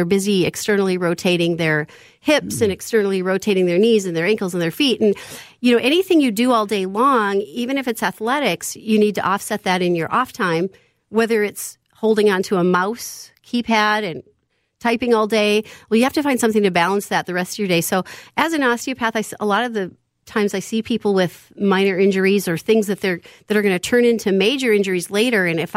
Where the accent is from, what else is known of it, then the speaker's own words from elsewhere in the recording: Clear Lake, Iowa, United States; I'm from Clear Lake, Iowa. So, yeah … That's my roots.